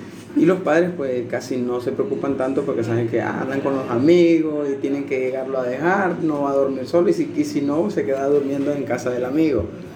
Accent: Managua, Nicaragua; soy de Nicaragua

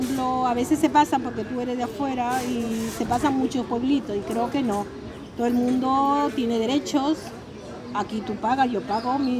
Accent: Peru; now in Spain; Desde que vine de Perú.

